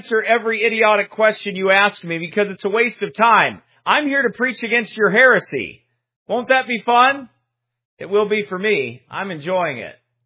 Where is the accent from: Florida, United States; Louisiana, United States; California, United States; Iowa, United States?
Iowa, United States; And I am from Iowa.